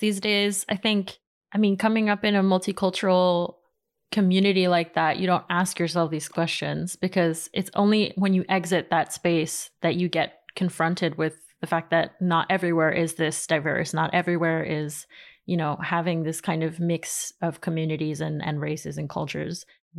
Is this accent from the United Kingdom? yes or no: no; Queens, New York, United States; now in France; because I'm Colombian American living in France and my husband's French. And so I have this whole thing of, what are you now? And so I just say, I'm a New Yorker. I'm from Queens.